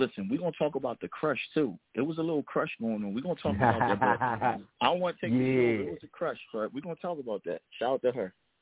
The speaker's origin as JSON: {"language": "English", "town": "Philadelphia", "region": "Pennsylvania", "country": "United States", "said": "my neighborhood, I come from Logan Valley in Philadelphia. Some of the best artists came out of my neighborhood."}